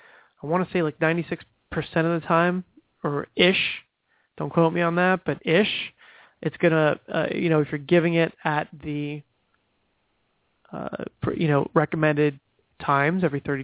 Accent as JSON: {"language": "English", "region": "New Jersey", "country": "United States", "lives_now": "Florida, United States", "said": "I'm not a Southerner. I live in Florida, but originally from New Jersey."}